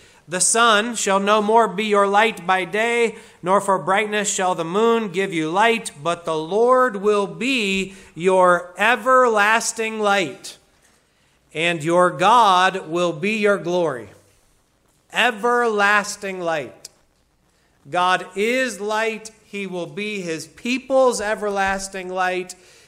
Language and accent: English; Midwest, United States; I grew up in the Midwest where we had all the seasons, not just the one season of sun, like seemed to be in Santa Clarita.